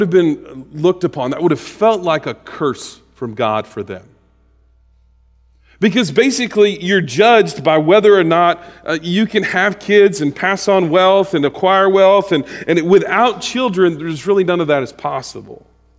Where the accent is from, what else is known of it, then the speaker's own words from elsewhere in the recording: the South, United States; And I was raised right in the South.